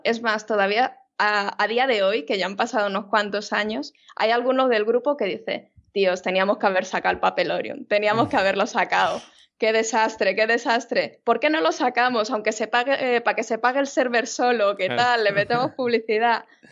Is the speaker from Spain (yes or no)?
yes; Madrid, Community of Madrid, Spain; Voy a probar, yo soy de Madrid